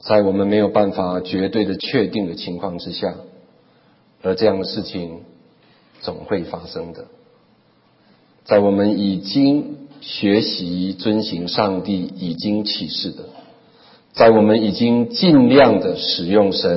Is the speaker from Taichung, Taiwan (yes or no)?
no; Taitung County, Taiwan; 我是台东的根差人啊，我是台东穷乡僻壤的乡巴佬。